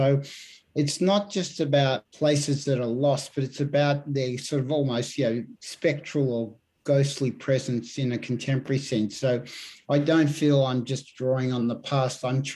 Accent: Richmond, Victoria, Australia; also born or lived in Collingwood; Then we went to Richmond to the Housing Commission. Even the Housing Commission flat we grew up in Richmond is gone. That was replaced by another house. We moved to a house in Collingwood, gone, replaced by the Eastern Freeway.

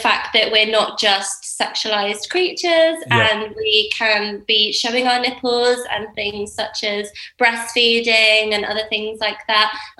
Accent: Brighton, South East England, United Kingdom; I'm from Brighton.

